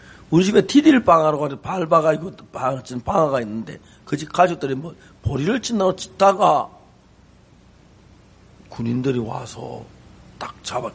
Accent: Gyeongsang, South Korea; 우리는 경상도 사람 서울 말하고 이북 말 구분 못해요.

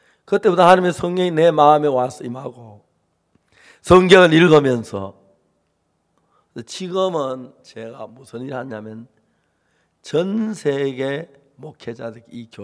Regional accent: Seonsan, North Gyeongsang, South Korea; born there; 저는 경북 선산에서 태어나서 교회를 다녔습니다.

